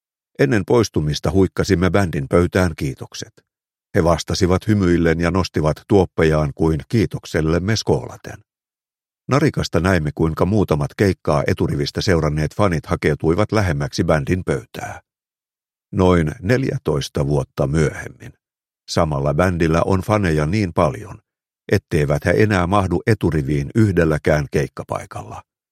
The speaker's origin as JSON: {"language": "Finnish", "town": "Nilsiä", "region": "North Savo", "country": "Finland", "tie": "born or raised there", "said": "Mikäpä oli nuoren ja perheettömän miehen hulmutessa, useimmiten oman kotikyläni eli Nilsiän ravitsemusliikkeissä, mutta tuolloin tällöin irtaannuin poikain kanssa naapurikylille tai peräti muihin maakuntiin."}